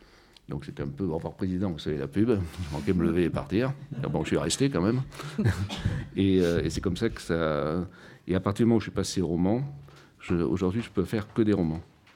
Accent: Bordeaux, Nouvelle-Aquitaine, France; Je connais parce que je suis bordelais

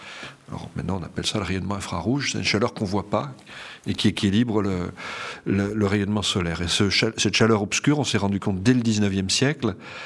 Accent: Bordeaux, Nouvelle-Aquitaine, France; Je suis climatologue, je suis bordelais d'origine

